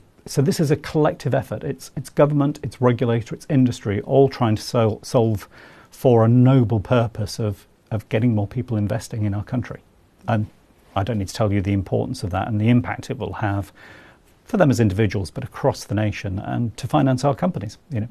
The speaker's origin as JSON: {"language": "English", "region": "Yorkshire and the Humber", "country": "United Kingdom", "said": "I'm a Yorkshireman."}